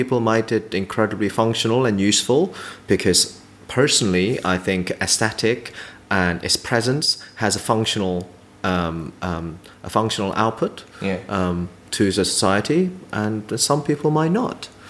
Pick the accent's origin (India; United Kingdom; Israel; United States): United Kingdom; I mean, we are fairly British about things.